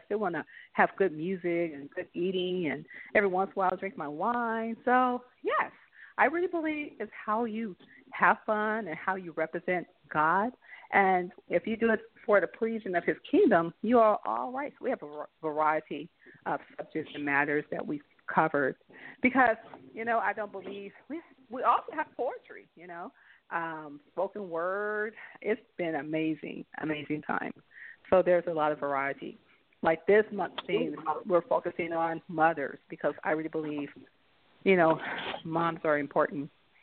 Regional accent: St. Louis, Missouri, United States; I am from St. Louis, Missouri.

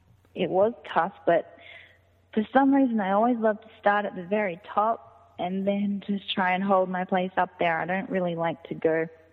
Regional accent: Australia; also born or lived in United States; And my family on my mother's side lived in America. So I really wanted to take the opportunity to come and spend time with them because I grew up with them before I went back to Australia when I was younger.

